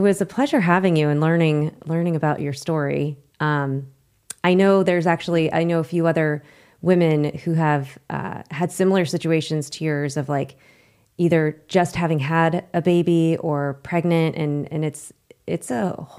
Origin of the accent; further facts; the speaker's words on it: Youngstown, Ohio, United States; I'm originally from Youngstown.